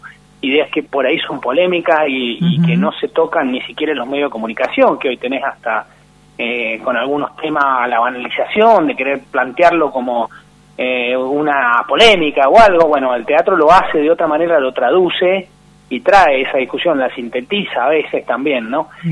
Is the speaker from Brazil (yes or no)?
no; San Martín, Mendoza, Argentina; Mira, yo soy mendocino.